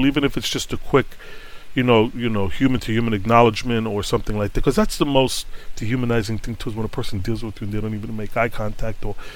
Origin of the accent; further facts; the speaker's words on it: New York City, New York, United States; it's funny, you know, I grew up in New York, but I appreciate it as if I was a tourist.